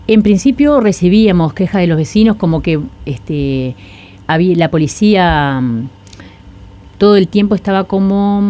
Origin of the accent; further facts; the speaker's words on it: interior, Uruguay; also born or lived in Montevideo; yo me crié, nací en Montevideo, pero me crié en el interior.